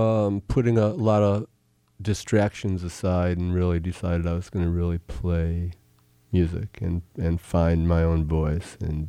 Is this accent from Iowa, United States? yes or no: no; Detroit, Michigan, United States; Growing up in Detroit, we had great, great stuff in every genre.